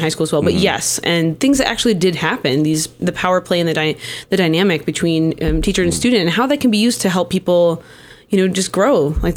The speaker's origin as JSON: {"language": "English", "country": "United States", "said": "It's definitely something that, as an American, I really can't."}